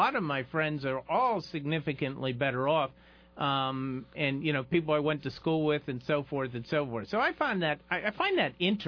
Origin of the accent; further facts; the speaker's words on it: United States; my circumstantial evidence from growing up in the United States since 1957 says that I don't see any truth to that.